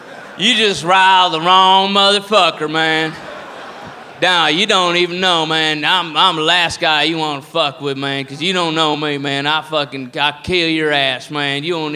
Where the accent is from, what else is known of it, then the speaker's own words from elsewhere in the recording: El Paso, Texas, United States; from El Paso, Texas. Born and raised. Yeah, what do you mean my accent's funny to you? I don't know what you're saying. What are you talking about? El Paso, I never left here, you know.